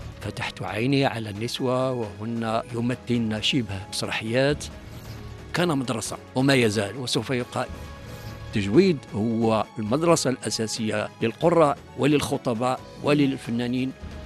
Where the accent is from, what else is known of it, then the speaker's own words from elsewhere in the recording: Berkane, Oriental, Morocco; born there; فرأيت النور في مدينة أبركان التي هي أخذت الاسم من ولي صالح بالمدينة يسمى سيدي أحمد أبركان. وأبركان بالأمازيغية تعني الأسود،